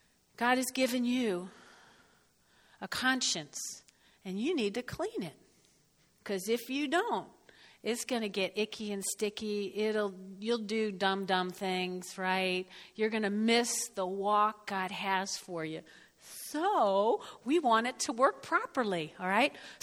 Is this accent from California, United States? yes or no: no; New Jersey, United States; I grew up in North Jersey. I come to York and meet these Cashmans.